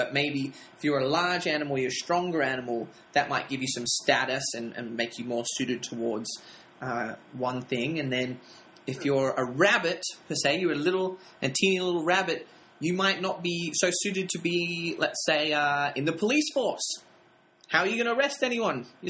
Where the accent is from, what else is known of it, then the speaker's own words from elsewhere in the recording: Sydney, New South Wales, Australia; now in Los Angeles, United States; Growing up in Sydney, now living in Los Angeles, not really prepared for that.